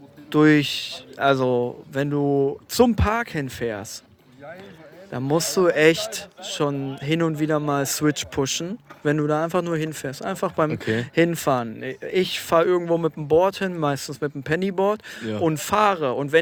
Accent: Stadtlohn, North Rhine-Westphalia, Germany; Ist ja bei uns in Stadtlohn.

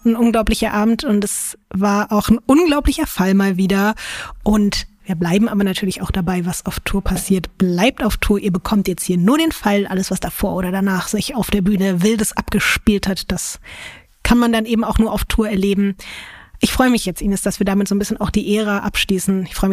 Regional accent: Berlin, Germany; Und ich komme auch aus Berlin.

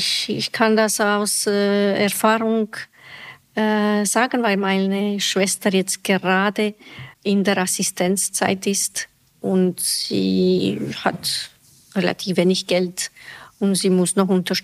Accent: Bucharest, Romania; German is a second language; moved away as an adult; now in Stuttgart, Germany; Ursprünglich komme ich aus Rumänien. Ich wurde in Bukarest geboren. Da habe ich mein ganzes Studium in Bukarest gemacht. Und da bin ich mit meinem Mann nach Stuttgart umgezogen. Und da habe ich die Gelegenheit gehabt, Deutsch zu lernen.

